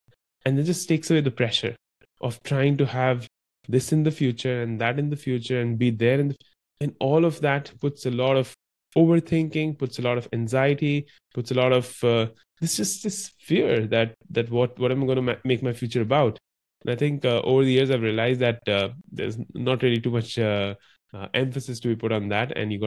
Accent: India; And when you're growing up in India, then this is almost like put onto you that … if your parents are doctors, you got to become a doctor too.

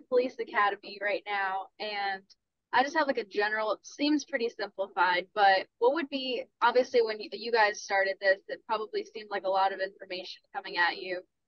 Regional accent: Ohio, United States; I'm from Ohio.

